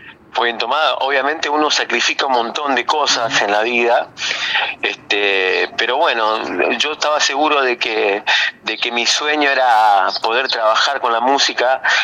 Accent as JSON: {"language": "Spanish", "town": "Coronda", "region": "Santa Fe", "country": "Argentina", "tie": "born there", "said": "Así es, nací en Coronda en el año 79."}